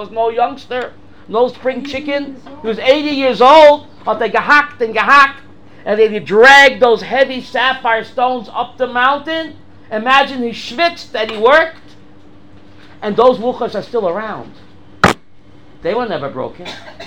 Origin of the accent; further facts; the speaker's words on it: Williamsburg, New York, United States; I grew up there in Williamsburg.